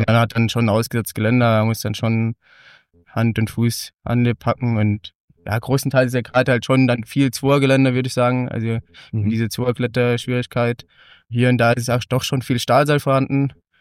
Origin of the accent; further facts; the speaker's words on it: Schwarmheim, Rhineland-Palatinate, Germany; Ja, also ursprünglich komme ich aus Schwarmheim. Das ist ein kleines rheinhessisches Dorf in Rheinland-Pfalz, 20 Kilometer vielleicht ungefähr von Mainz entfernt, der Landeshauptstadt.